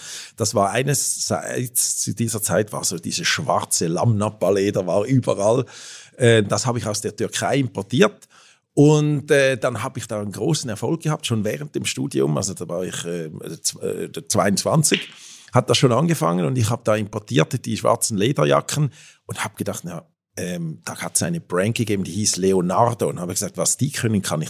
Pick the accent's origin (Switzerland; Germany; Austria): Switzerland; accent: Alpine German; Natürlich mit meinem Alpendeutsch, das ich hier spreche, aber ich hoffe, man versteht es. Ja, also ich war ursprünglich aus der Schweiz, eigentlich in Amerika geboren.